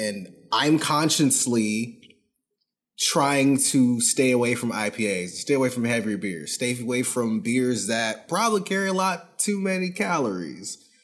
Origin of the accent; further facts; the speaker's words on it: Chicago, Illinois, United States; As much shit as we talk about Detroit, because we're from Chicago